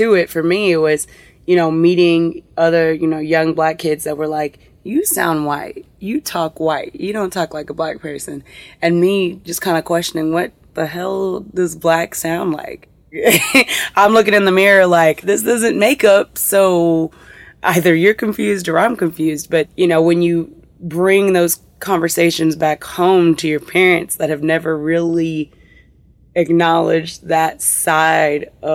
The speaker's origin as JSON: {"language": "English", "town": "Houston", "region": "Texas", "country": "United States", "said": "look, we're from Houston, we're from the Gulf Coast, you know, we're going to have all of these different influences in our music"}